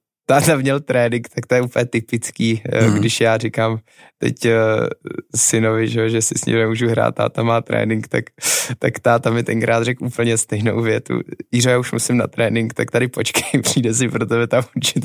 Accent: Prague, Czechia; všechno se to točilo vlastně celý to dětství kolem té trati v Troji

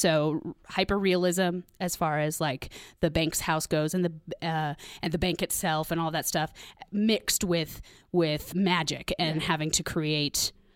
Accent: Reno, Nevada, United States; I grew up here in Reno, and I was part of the community theater scene my whole life.

